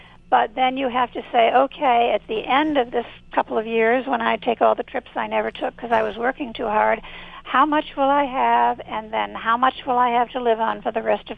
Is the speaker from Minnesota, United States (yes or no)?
no; New York, United States; I'm a New Yorker, so I'm mm-hmm. thinking about it that way.